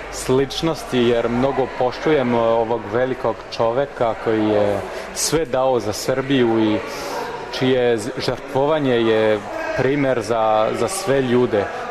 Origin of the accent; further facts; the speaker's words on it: Grenoble, Auvergne-Rhône-Alpes, France; Serbian is a second language; now in Belgrade, Serbia; j'ai 28 ans et je vis à Belgrade en Serbie depuis maintenant un peu plus de 2 ans. … živim u Beogradu već 2 godine, a iz Grenobla sam inače u Francuskoj.